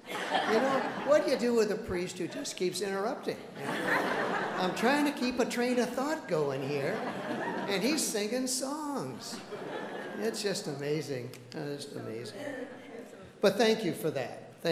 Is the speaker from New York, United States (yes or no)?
no; Iowa, United States; I know it's corny, but I'm from Iowa. So corny is good, right?